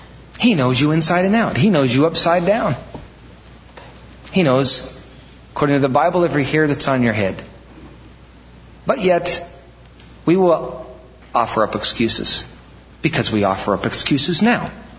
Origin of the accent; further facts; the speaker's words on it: Midwest, United States; Welcome to Wisconsin, the land of good men. I mean, we're from the Midwest after all.